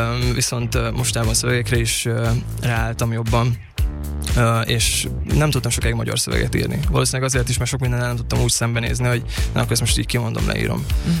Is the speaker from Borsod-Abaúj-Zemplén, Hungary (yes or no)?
no; Nyíregyháza, Szabolcs-Szatmár-Bereg, Hungary; Igen, nyíregyházi vagyok